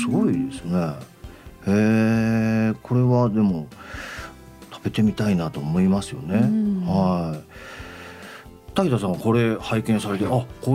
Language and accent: Japanese; Toyama, Japan; 私も旧射水郡出身なんですけど、